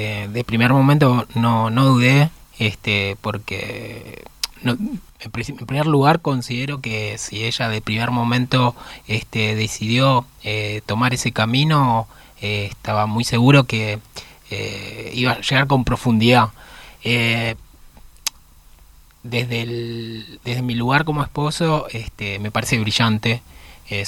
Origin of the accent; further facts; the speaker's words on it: Argentina; el fútbol es algo que nos caracteriza como argentino